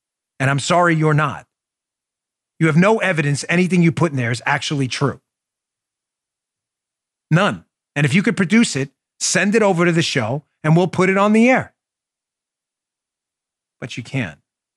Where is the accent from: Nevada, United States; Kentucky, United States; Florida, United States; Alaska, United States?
Florida, United States; trying to knock my home state of Florida on their coronavirus response